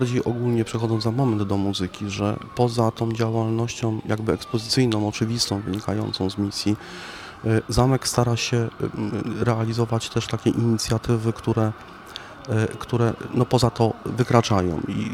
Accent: Brzesko, Lesser Poland, Poland; ja nie jestem Krakusem, pochodzę z Brzeska

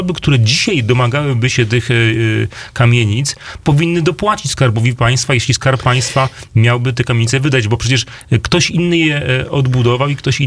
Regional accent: Lesser Poland, Poland; No, Podkarpacie tak, ja akurat jestem z Małopolski.

